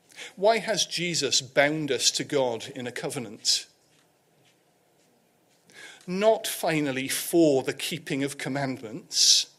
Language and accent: English; United Kingdom; being very British, I tried to avoid their eye and did my best.